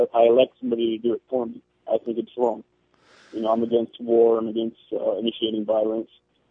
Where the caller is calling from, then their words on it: Hawaii, United States; I'm calling from Maui.